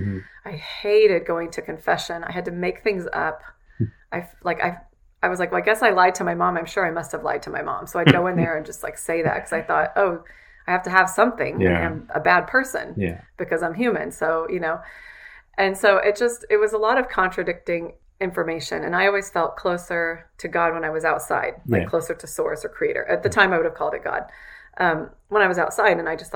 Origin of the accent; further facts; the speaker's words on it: Midwest, United States; Well, I grew up in the Midwest in a small town that my dad had grown up in, that my grandmother had grown up in.